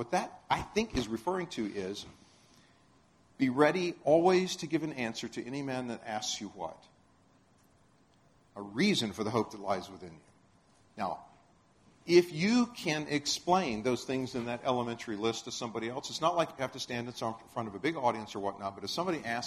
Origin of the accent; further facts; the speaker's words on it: Florida, United States; When I was growing up in Florida, there's a plant there that they call the sand spur.